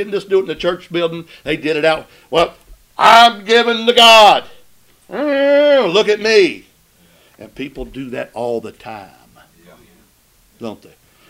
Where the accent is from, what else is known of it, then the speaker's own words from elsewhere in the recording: Princeton, West Virginia, United States; He came from Beckley. I'm from Princeton, so I'll take my place, but this guy came from Beckley, too.